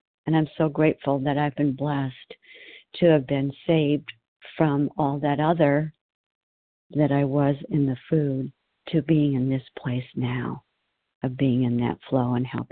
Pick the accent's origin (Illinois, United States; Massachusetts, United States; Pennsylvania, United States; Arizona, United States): Arizona, United States; from Arizona.